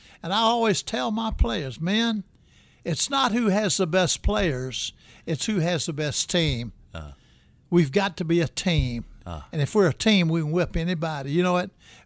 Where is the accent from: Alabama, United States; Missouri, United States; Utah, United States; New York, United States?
Alabama, United States; Birmingham; I was raised in Birmingham, Alabama.